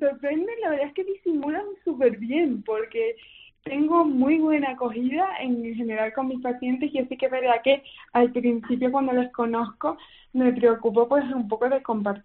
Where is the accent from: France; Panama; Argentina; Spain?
Spain; Radazul, Canary Islands; De Radazul.